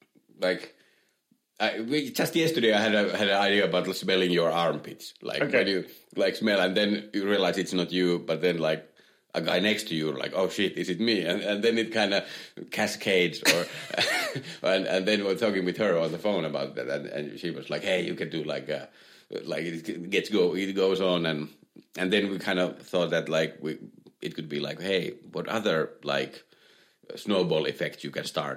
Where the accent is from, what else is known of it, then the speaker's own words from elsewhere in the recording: Finland; English is a second language; Yeah, and, like, I have to explain my accent. Like, yes, I have a little bit of an accent